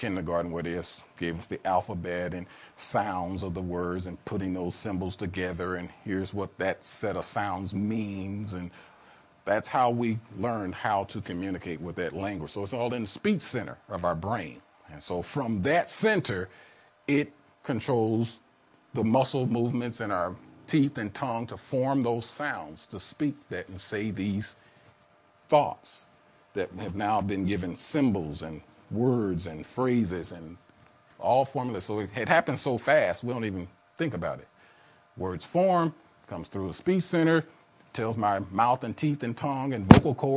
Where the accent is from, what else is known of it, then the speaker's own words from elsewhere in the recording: Midwest, United States; I'm from the Midwest, so I know the sound of a mighty rushing wind when a tornado is on the way.